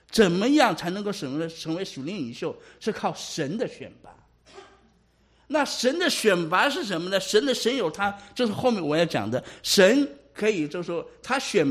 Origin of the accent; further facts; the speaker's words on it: China; 特别是我们中国人对这个头衔是非常在意的